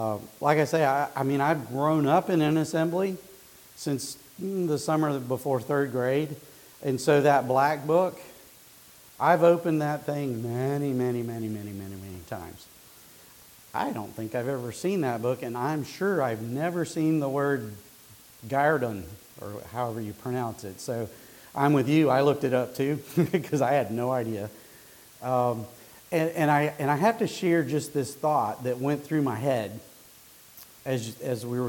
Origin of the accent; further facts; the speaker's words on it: Asheville, North Carolina, United States; I grew up in Asheville, and there have been different speakers that came to Asheville from here, but I've never been up here myself.